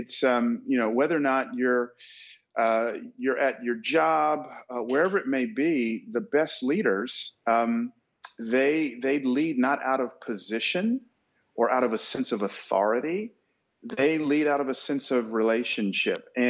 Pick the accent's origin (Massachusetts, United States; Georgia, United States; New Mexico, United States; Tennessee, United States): Georgia, United States; Atlanta; We grew up in Atlanta, and I'm a child of the 80s